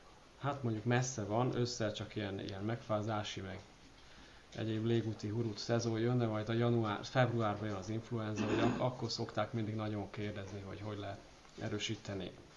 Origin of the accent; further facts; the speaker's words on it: Nemesvámos, Veszprém County, Hungary; Nemes Vámosról jöttem